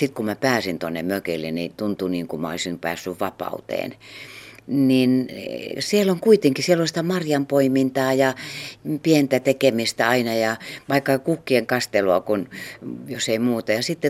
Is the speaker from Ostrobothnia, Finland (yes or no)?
yes; Ostrobothnia, Finland; mä oon pohjalainen, niin mä puhuin kyllä aika suoraan sitten